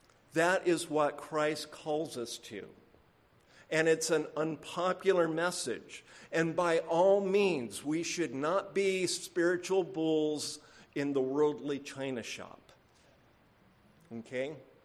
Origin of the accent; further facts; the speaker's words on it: San Francisco, California, United States; born there; now in Yakima, United States; There's a reason why I live in Yakima, not Seattle. You know? I was born in San Francisco. I went through the 60s as a child.